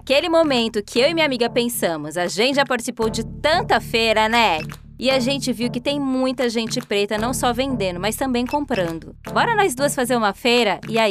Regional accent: São Paulo, Brazil; Eu sou paulistana e venho de uma família de mulheres negras. Minha avó veio do interior com 12 anos de idade para trabalhar como faxineira numa casa de família

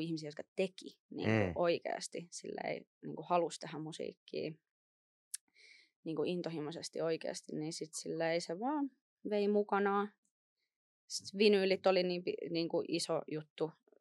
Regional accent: Helsinki, Uusimaa, Finland; lapsuuteni Helsingissä, tai siis oikeastaan silleen, niin kuin Helsingin kasvatti, on ihan paljasjalkainen, niin kuin yksi niistä harvoista nykypäivänä kai

